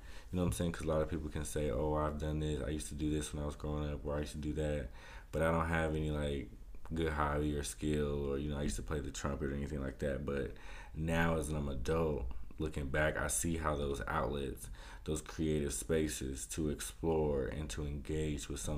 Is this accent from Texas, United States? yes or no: no; Chicago, Illinois, United States; born there; so I was born in the Chicago area, moved around quite a bit as a kid, too.